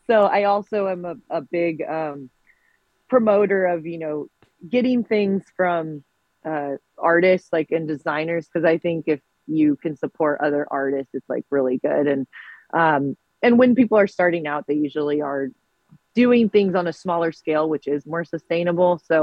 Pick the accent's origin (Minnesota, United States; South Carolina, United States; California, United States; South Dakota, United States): California, United States; Fresno; I am from Fresno and I started out in the drag scene in Fresno